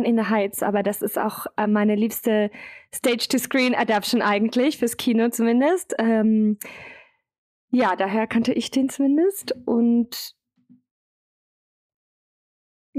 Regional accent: Stuttgart, Baden-Württemberg, Germany; Anhand der Stücke weiß man schon, wo ich groß geworden bin, weil die liefen alle hintereinander im SI-Zentrum.

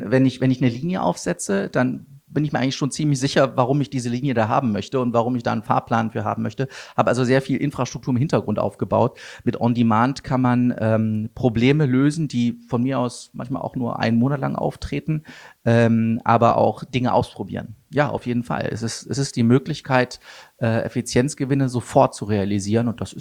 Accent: Wuppertal, North Rhine-Westphalia, Germany; Ja, also ich komme aus Wuppertal, muss man dazu sagen, und das ist ja nun eine größere Stadt, wohnte da aber dort eher am Rand, quasi an der Grenze, quasi zwischen Düsseldorf und Wuppertal.

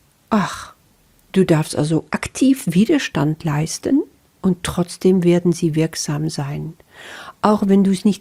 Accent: Netherlands; German is a second language; now in Germany; Das ist nun mal so als Niederländerin. Ich bin schon so lange in Deutschland, aber du wirst dich dran gewöhnen, dass mein Deutsch einfach nicht perfekt ist.

